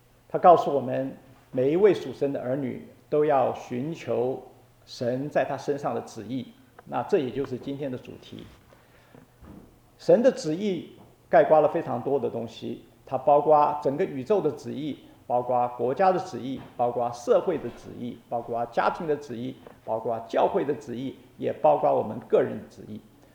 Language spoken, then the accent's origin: Chinese; China; 同时我们中国人也讲到